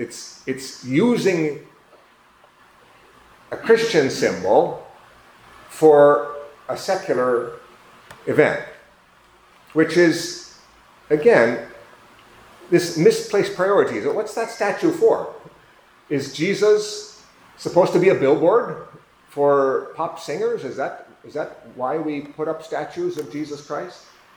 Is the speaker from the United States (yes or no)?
yes; United States; I guess because I'm from the United States, and yesterday was a big holiday in the United States, Thanksgiving